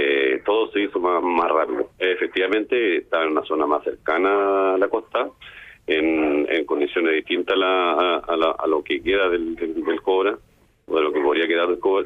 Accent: Biobío, Chile; Recuerda que yo soy del Bío Bío

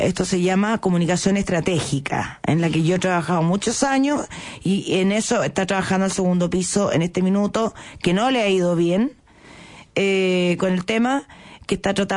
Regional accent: Chile; que no se hable de los temas que sí nos convocan como chilenos

